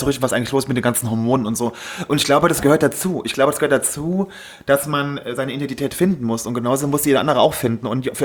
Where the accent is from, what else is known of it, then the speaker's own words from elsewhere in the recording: Saarland, Germany; Bei uns, in meinem Ort, wo ich herkomme, da war die Kirmes ganz groß. Echt? Das ist ein ganz leeres und kleines Dorf, aber die Kirmes ist über Saarland hinweg sehr bekannt.